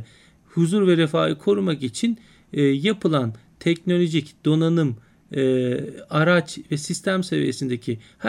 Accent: Elbistan, Kahramanmaraş, Turkey; born there; also born or lived in Ankara; Ben Elbistan doğumluyum. 74 Kıbrıs çıkartması esnasında doğmuşum.

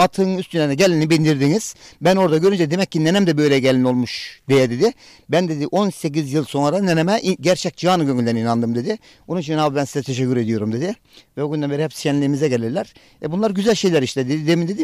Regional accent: Kemer, Antalya, Turkey; Ben Kemerliyim. Aslım neslim Kemerli. Biz yörüküz. Sarı keçili yörüklerdeniz. Eşim de Karakoyunlu yörüklerinden. Yani hepimiz yörüküz. Kendim de yörükçülüğü bizzat askere gidinceye kadar yaşayan bir insanım.

